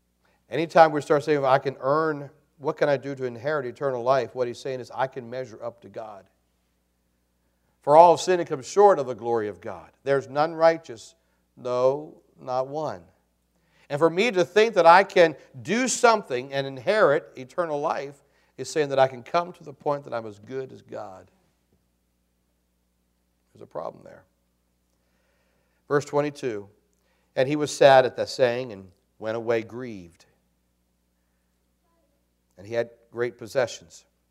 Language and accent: English; United States; And I'm American, don't get me wrong, and I'm patriotic, and I'm glad for America.